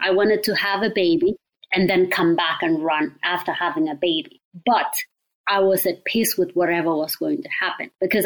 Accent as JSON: {"language": "English", "country": "Kenya", "tie": "born or raised there", "said": "I grew up in Kenya"}